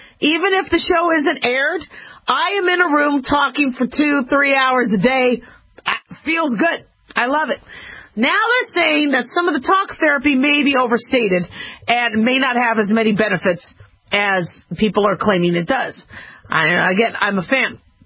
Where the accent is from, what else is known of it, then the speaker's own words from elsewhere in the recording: Las Vegas, Nevada, United States; I'm from Las Vegas, Nevada. Woo-hoo, yay, Las Vegas, rock on.